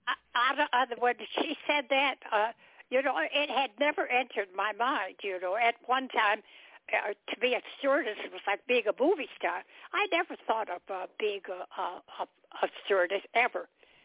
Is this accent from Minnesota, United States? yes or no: no; Chicago, Illinois, United States; born there; I was born in Chicago, but I had lived in Chicago for years and took ballet lessons, had a good job, everything, but.